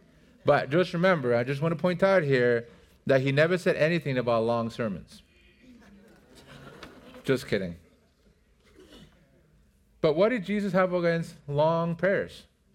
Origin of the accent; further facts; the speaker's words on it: Mexico; I grew up in Mexico. So there's a lot of Catholics that I interacted